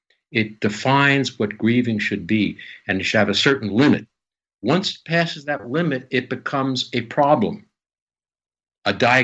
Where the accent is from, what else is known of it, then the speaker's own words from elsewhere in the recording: Canada; Of course, I'm Canadian, so we have a little different system.